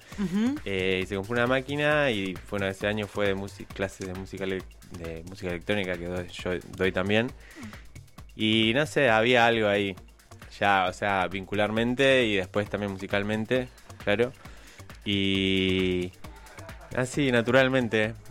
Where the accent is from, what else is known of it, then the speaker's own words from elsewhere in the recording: Misiones, Argentina; Bueno, yo soy de Misiones, Ríos de Entre Ríos.